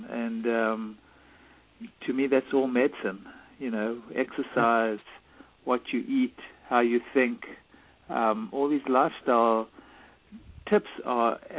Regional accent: South Africa; growing up in South Africa as a white South African under apartheid

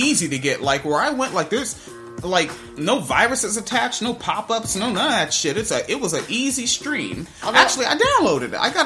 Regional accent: Northwest, United States; like, I'm from the Northwest, but, like … fucked it up for us real bad

